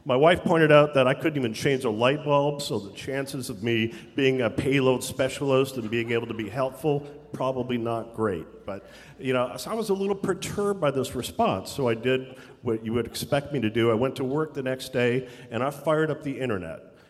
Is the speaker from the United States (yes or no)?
no; Canada; I'm Canadian. So that was a bit of an issue. Now, I'm 57 years old, which means that I grew up in, you know, in the 60s. I was born in 1961.